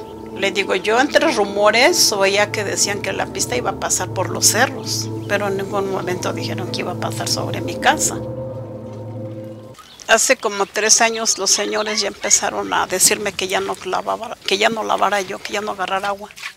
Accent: San Salvador Atenco, State of Mexico, Mexico; soy originaria de San Salvador, Atenco.

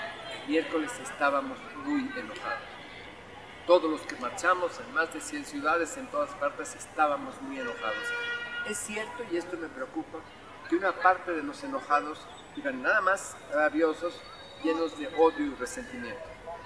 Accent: Oaxaca, Mexico; los que venimos de Oaxaca

